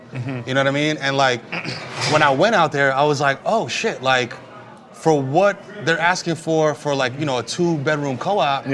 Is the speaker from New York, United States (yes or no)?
yes; Bronx, New York, United States; And I'm born and raised in the Bronx.